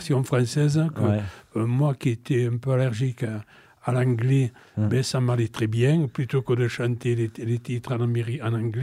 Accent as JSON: {"language": "French", "town": "Béziers", "region": "Occitanie", "country": "France", "said": "Non, je suis originaire de Béziers."}